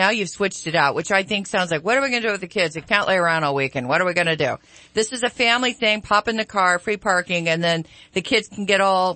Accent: Sacramento, California, United States; Growing up in the Sacramento River, my dad gets a pail. We walk over, we live right on the bluff, right off of, right by Rio Americano.

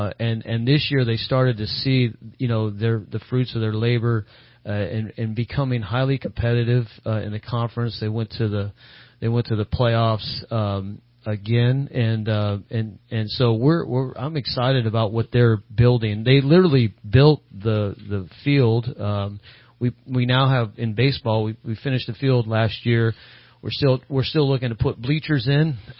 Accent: California, United States; I came up here as a kid. I grew up in California. I feel home here

